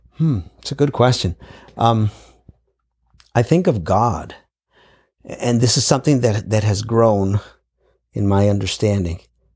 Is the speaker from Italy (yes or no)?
no; New York, United States; born there; I was born in New York. My parents are Puerto Rican.